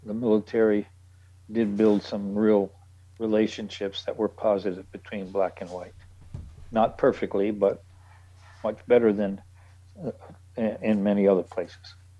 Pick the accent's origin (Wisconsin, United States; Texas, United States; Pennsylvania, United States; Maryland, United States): Maryland, United States; Baltimore; I grew up in Baltimore, Maryland. And that's considered being in the South by many people.